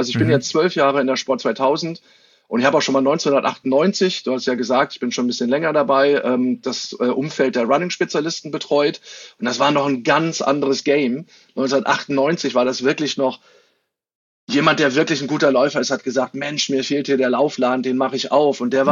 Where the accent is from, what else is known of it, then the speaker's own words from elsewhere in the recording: North Rhine-Westphalia, Germany; aber ich komme ja hier aus Nordrhein-Westfalen, da war ich jetzt nicht ganz so schlecht dabei.